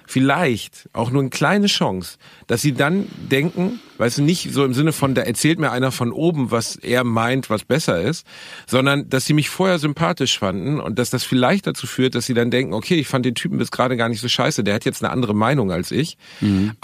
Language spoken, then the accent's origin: German; Gelsenkirchen, North Rhine-Westphalia, Germany; Ey, guck mal, ich bin in Gelsenkirchen aufgewachsen.